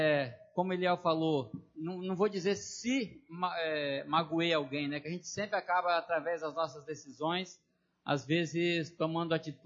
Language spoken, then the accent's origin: Portuguese; João Neiva, Espírito Santo, Brazil; o meu município, né, onde eu nasci, onde eu estou até hoje. Tenho a minha empresa, tenho a minha família aqui nesse lugar, né? Lugar bom de se viver, né? Como o nosso prefeito fala, João Neiva é um lugar bom de se viver, bom de se morar.